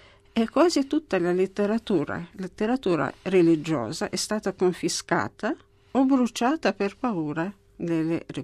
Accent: Lviv, Lviv Oblast, Ukraine; Italian is a second language; io, personalmente, che sono di Leopoli, città di Lviv, ho avuto una rara gioia di crescere

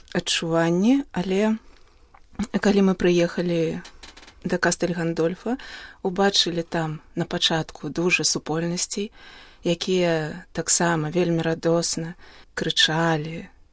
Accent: Minsk, Belarus; Ну, вось паходжу я з Мінска, з Беларусі.

